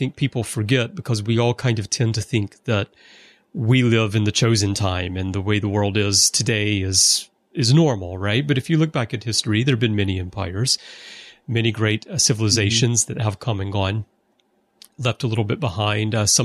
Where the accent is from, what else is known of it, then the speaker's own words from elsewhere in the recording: United States; But as an American, I remember thinking, okay, well, the Soviet Union's gone.